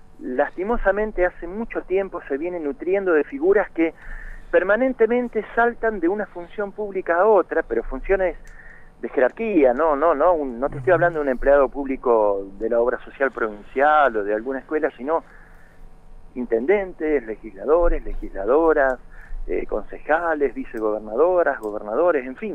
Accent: Santa Fe, Argentina; also born or lived in Entre Ríos; now in Río Negro, Argentina; yo soy santafesino de nacimiento, viví prácticamente la mitad de mi vida por allá, por aquellos lados.

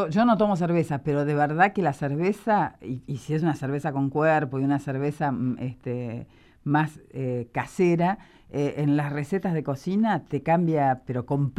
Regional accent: Paraná, Entre Ríos, Argentina; yo soy entrerriana y yo me acuerdo de mi infancia en Paraná

